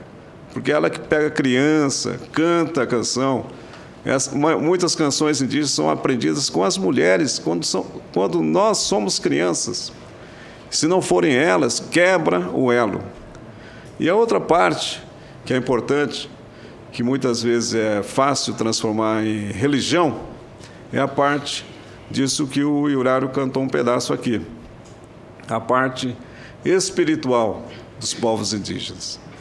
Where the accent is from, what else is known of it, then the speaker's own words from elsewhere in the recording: Taunay, Mato Grosso do Sul, Brazil; Eu peguei esse tempo, quando era criança, lá na minha aldeia, em Taunay, Toné, como se diz em francês.